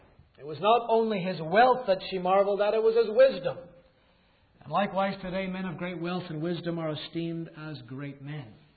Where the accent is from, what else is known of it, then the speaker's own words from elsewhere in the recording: Canada; Growing up in Canada, everybody knew who the great one was.